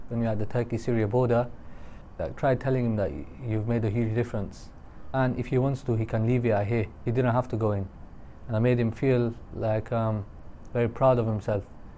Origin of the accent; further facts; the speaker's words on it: United Kingdom; I'm a British Muslim